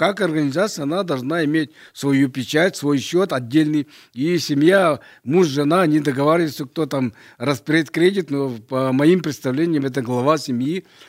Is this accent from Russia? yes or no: yes; Russian Far East, Russia; Знаете, я вот коренной дальневосточник. Я здесь родился, я здесь вырос, я здесь работал.